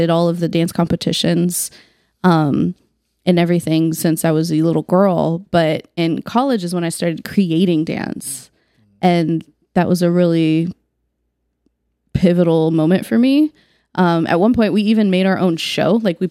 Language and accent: English; Cincinnati, Ohio, United States; also born or lived in Richmond, Virginia / Cleveland; I was born in Richmond, Virginia. Spent just a couple minutes there as a baby, basically. Then my parents moved to Cleveland, then down to Cincinnati where I grew up. Mm-hmm. So I say I'm from Cincinnati because I was there from, you know, early childhood through high school.